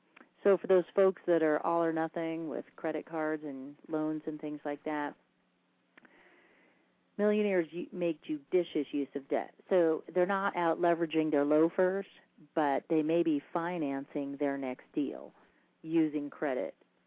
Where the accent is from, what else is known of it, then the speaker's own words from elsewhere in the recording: Phoenix, Arizona, United States; Phoenix, Arizona, my hometown.